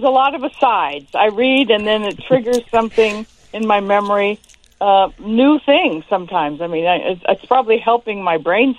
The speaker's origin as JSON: {"language": "English", "town": "Hollywood", "region": "California", "country": "United States", "tie": "born or raised there", "said": "And I just told my story of growing up in Hollywood on the Sunset Strip"}